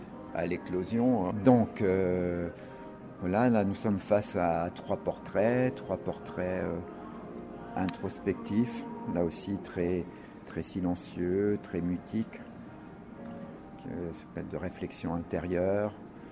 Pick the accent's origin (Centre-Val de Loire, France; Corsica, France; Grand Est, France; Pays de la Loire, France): Corsica, France; moi, en tant que Corse, j'ai retrouvé le soleil, la mer, le farniente ou la dolce vita